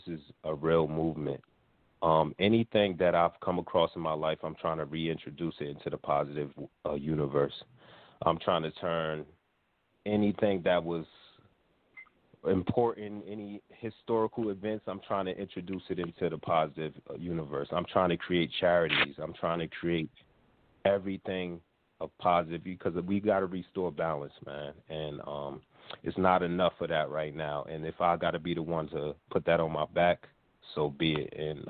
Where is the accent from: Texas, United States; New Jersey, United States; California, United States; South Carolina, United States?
New Jersey, United States; Newark; I'm from Newark, New Jersey.